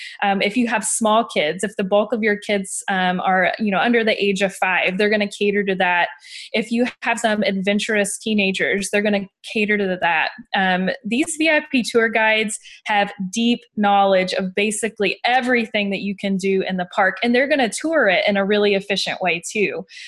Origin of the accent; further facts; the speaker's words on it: Louisville, Kentucky, United States; I am from Louisville, Kentucky.